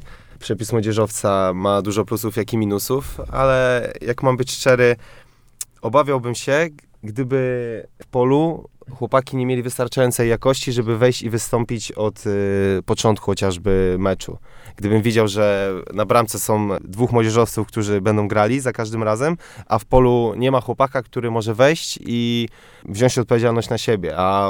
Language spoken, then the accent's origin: Polish; Radom, Masovian Voivodeship, Poland; jako chłopak z mojego właśnie miasta przeżywałem to z drużyną